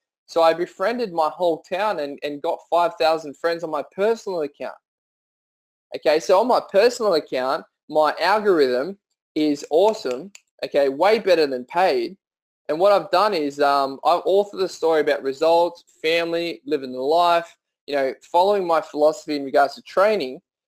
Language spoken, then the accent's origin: English; Leeton, New South Wales, Australia; It's called I Live in Leeton. This is my hometown.